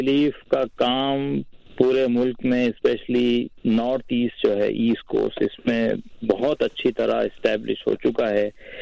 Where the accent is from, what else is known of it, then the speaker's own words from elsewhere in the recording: Pakistan; پاکستان جہاں میرا بچپن گزرا ہے اور کالج بھی میں نے وہیں سے کیا, یونیورسٹی بھی وہیں سے ختم کی